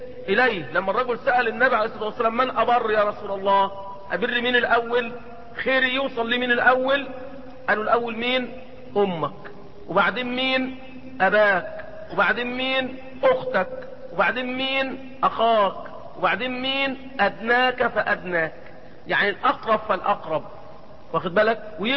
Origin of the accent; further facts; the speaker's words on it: Egypt; مرة انا كنت مسافر اسيوط عندنا في مصر